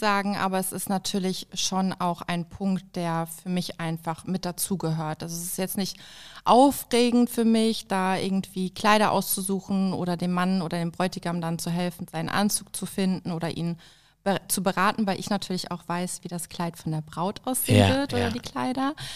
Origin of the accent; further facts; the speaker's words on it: Berlin, Germany; Ich komme aus Berlin und bin froh, dass ich jetzt hier sein darf.